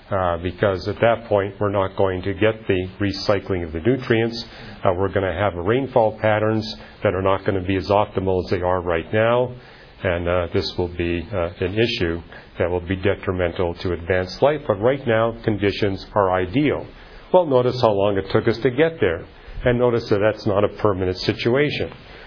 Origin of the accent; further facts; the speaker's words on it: British Columbia, Canada; now in California, United States; But I can tell you where I grew up in British Columbia, wasn't necessary to wear a wetsuit.